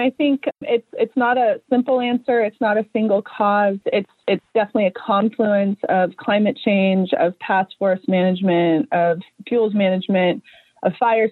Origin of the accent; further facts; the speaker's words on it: Hayfork, California, United States; I'm also a Trinity County kid, so I grew up in Hayfork.